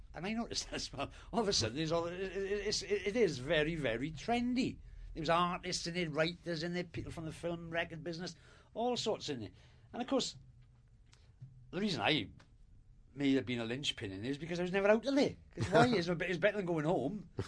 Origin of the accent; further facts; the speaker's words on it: Wales, United Kingdom; because I come up from Wales and used to just ordinary boozers.